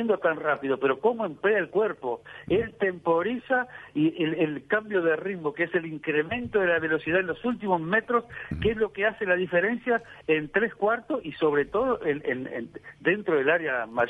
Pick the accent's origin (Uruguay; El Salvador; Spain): Uruguay; yo cuando voy al exterior digo, soy uruguayo